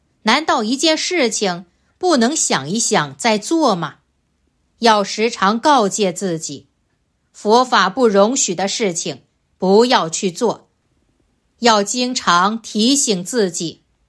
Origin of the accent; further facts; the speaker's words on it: China; now in Australia; 我们中国人的毛病是什么？在澳大利亚开车